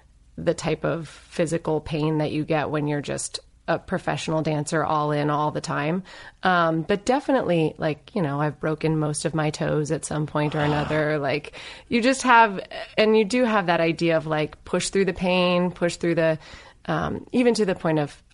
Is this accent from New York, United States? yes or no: no; Virginia, United States; Yeah, I grew up in Northern Virginia. So, you know, D.C. suburbs.